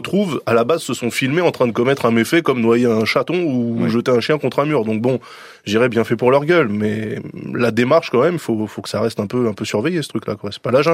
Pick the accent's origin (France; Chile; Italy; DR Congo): France; Et c'est pour ça que je le donne, mon point de vue, car je suis français.